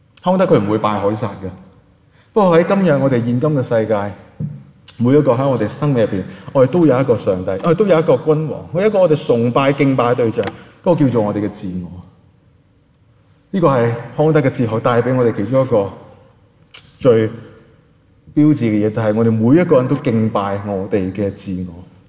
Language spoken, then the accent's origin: Chinese; Hong Kong; 其实我不是以弗所城的人，我是香港人，是吧？